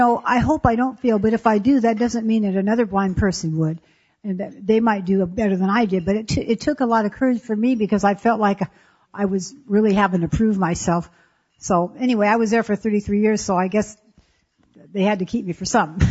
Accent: Temple City, California, United States; I'm from Temple City. I'm from the San Gabriel Valley chapter.

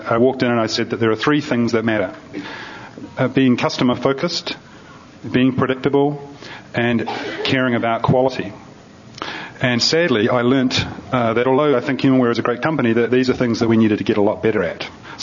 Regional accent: New Zealand; moved away as an adult; now in United States; I grew up in New Zealand and initially started out my life as an elementary teacher.

